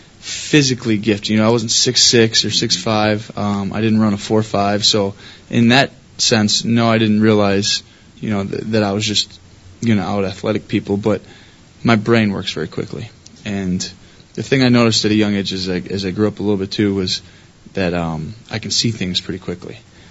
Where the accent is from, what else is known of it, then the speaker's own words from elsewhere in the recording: Wisconsin, United States; Well, I think, you know, growing up in Wisconsin, you can't help but like the Packers and like Favre.